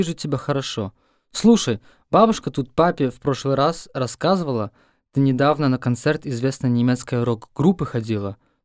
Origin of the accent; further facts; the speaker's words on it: Germany; Russian is a second language; Кстати, у нас в Германии уже несколько лет очень популярная певица